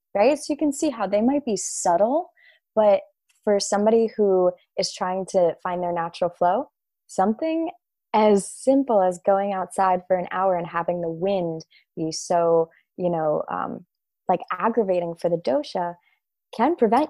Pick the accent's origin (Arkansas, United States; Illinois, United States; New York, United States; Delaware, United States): New York, United States; I know I grew up in New York. I live in New York. I live just outside of New York City.